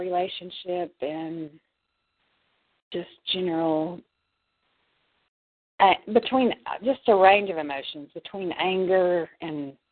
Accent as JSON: {"language": "English", "town": "Odessa", "region": "Texas", "country": "United States", "said": "I'm from Odessa, Texas."}